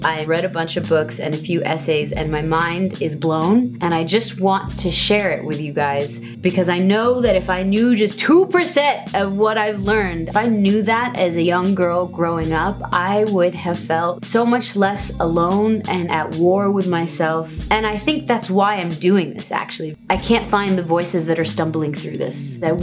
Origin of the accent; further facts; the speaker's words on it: Saudi Arabia; moved away as an adult; I'm an artist from Saudi Arabia. I was born and raised there. I moved here 6 years ago.